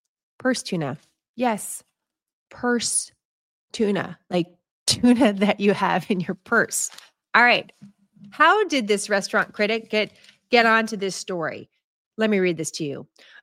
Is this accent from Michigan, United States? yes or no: no; San Francisco, California, United States; My hometown paper that my family bought was the San Francisco Chronicle.